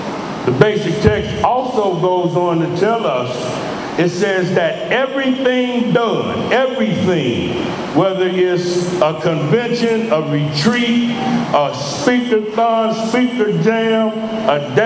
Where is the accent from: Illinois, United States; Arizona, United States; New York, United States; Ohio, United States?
Illinois, United States; Chicago; I am from Chicago, Illinois, right? Born and raised in Chicago.